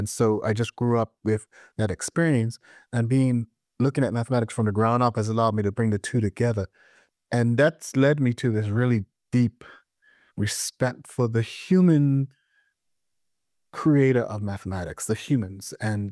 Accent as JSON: {"language": "English", "country": "Bermuda", "tie": "born or raised there", "moved": "as an adult", "lives_now": "Washington, United States", "said": "But, you know, I was born and raised in Bermuda."}